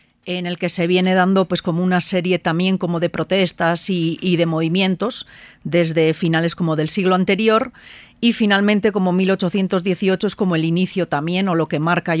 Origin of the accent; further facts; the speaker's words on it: Basque Country, Spain; accent: Spain; aunque yo tenga como acento así de España, pues yo soy del País Vasco